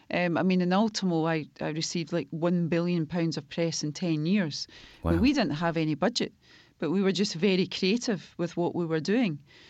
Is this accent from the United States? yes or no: no; Scotland, United Kingdom; I'm Scottish first and foremost.